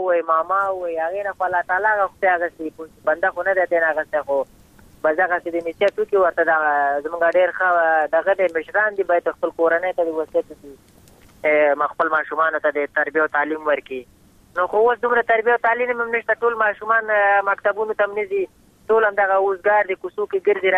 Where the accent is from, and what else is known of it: Afghanistan